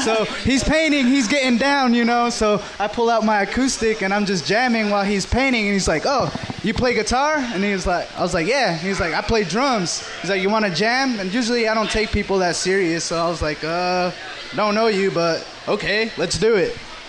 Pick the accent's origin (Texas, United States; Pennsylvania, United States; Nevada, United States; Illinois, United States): Nevada, United States; Las Vegas; Yeah, I'm from Las Vegas. Been here my whole life.